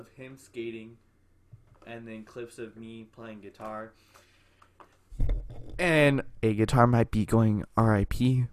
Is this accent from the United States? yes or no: yes; California, United States; We're both skaters. We're from California.